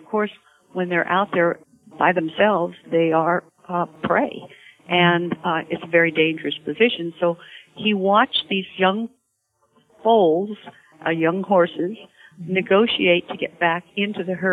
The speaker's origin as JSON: {"language": "English", "town": "Salinas", "region": "California", "country": "United States", "tie": "born or raised there", "said": "But I was raised in Salinas, so I really should always say"}